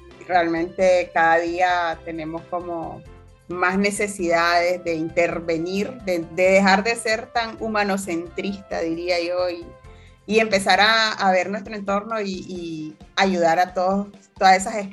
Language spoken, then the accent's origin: Spanish; North Caribbean Coast Autonomous Region, Nicaragua; cuando yo era pequeña, vivía en Guaguabar.